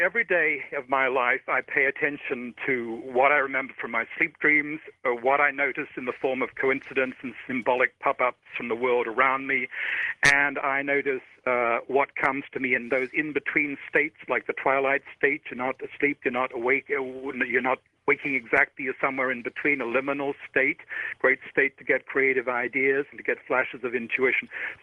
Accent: Australia; Of course, I grew up in Australia, and American history wasn't a big part of my school education.

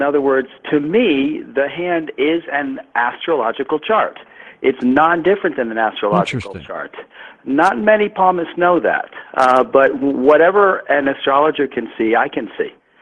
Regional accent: New York, United States; I am from New York, so I'm not really, you know, the eternal optimist all the time.

